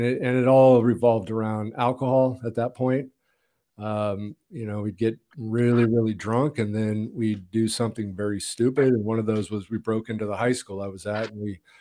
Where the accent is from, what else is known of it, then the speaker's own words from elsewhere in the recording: Montebello, California, United States; born there; Well, I was born in Montebello, Southern California, and, you know, we moved a lot.